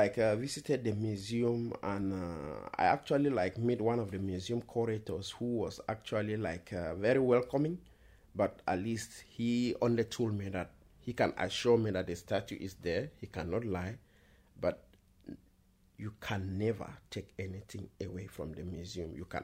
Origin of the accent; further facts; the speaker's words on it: Northwest Region, Cameroon; now in Berlin, Germany; I live here in Berlin, and I come from Cameroon, from a native from the a native of Nso. Nso is a clan in Cameroon situated at the northwest of Cameroon and has a population of close to 1 million inhabitants.